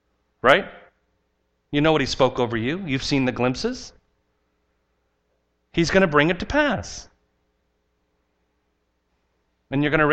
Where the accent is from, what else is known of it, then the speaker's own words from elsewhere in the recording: United States; I'm not a European citizen. I don't have a European address. I'm an American.